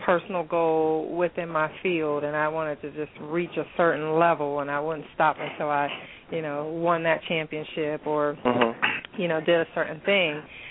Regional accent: Southern US, United States; accent: deep southern; southern accent. I have deep southern accent.

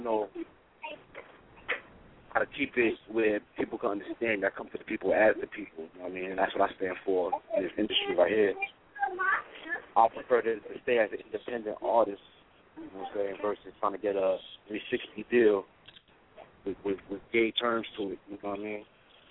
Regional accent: New York, United States; now in Richmond, United States; conscious hip hop artist out of Richmond, Virginia. I'm from New York originally.

